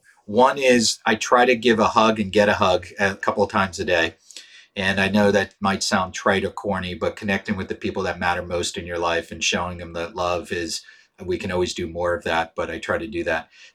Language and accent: English; Pittsburgh, Pennsylvania, United States; So one, I grew up in Pittsburgh and came of age from Calvin and Hobbes.